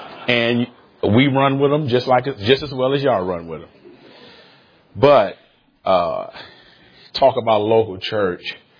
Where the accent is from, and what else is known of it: Detroit, Michigan, United States; born or raised there